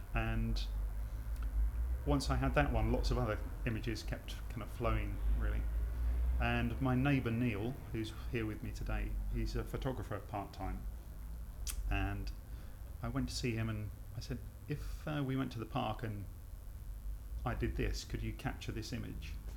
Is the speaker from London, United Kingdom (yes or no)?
yes; Battersea, London, United Kingdom; also born or lived in Wandsworth / Croydon; I grew up in Battersea and Wandsworth and Croydon.